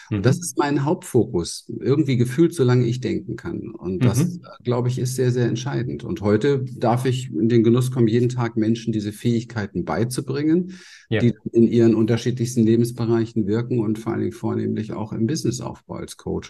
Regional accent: Berlin, Germany; ich bin in Berlin im Hinterhof groß geworden

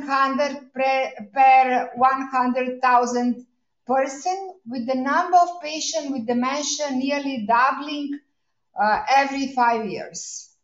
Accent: Belgrade, Serbia; from Belgrade, from the Memory Clinic, and I'm working with dementia patients for a long time.

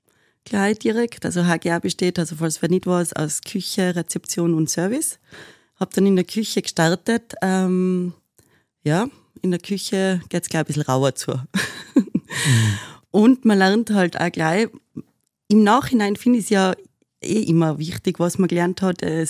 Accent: Tyrol, Austria; also born or lived in Styria; Ich bin ja aufgewachsen in Tirol, zwischenzeitlich in der Steiermark gewesen und dann wieder nach Tirol zurück.

